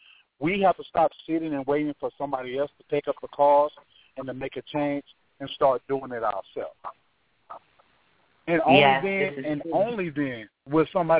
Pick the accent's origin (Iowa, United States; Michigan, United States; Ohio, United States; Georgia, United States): Georgia, United States; Atlanta; 31, born and bred in Atlanta, Georgia, member of SUT.